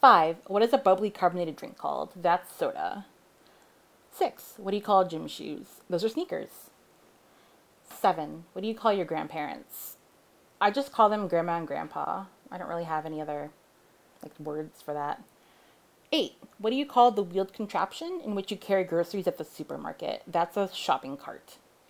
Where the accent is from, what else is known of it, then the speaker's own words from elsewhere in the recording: New York City, New York, United States; 2, where you're from? I'm from New York City.